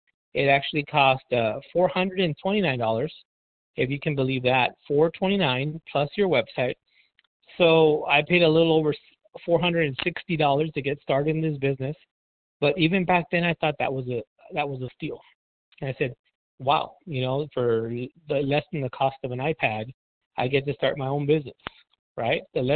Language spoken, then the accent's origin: English; Edinburg, Texas, United States; and I'm from Edinburgh, Texas.